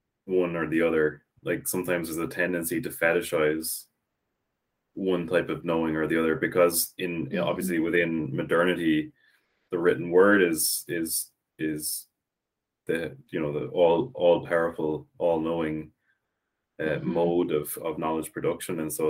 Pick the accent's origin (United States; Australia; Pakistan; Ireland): Ireland; this was an assumption that I had growing up. And it's in part because we're taught Irish through the national school system